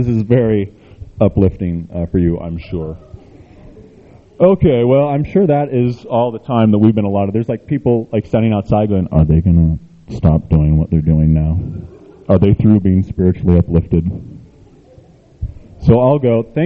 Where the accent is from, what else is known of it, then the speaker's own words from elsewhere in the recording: New York, United States; We were raised right in New York. Not a single member of my family was, like, tarred or feathered.